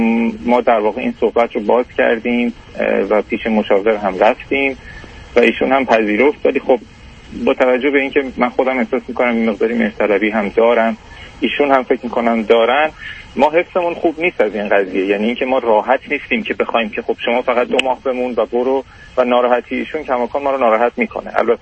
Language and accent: Persian; Iran; also born or lived in Canada; now in United States; من از 2005 از ایران اومدم بیرون، 7 سالی کانادا بودم، الان تقریبا 5 ساله که امریکا هستم.